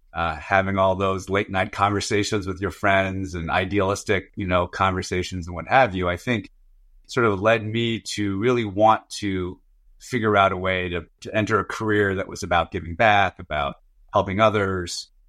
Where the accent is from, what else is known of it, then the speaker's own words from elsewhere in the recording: Storrs, Connecticut, United States; I grew up in Storrs, Connecticut, home of the UConn Huskies, basketball capital of the world, if anyone is a fan of college basketball. I grew up as in an immigrant family. My parents moved here from South Korea in the 70s.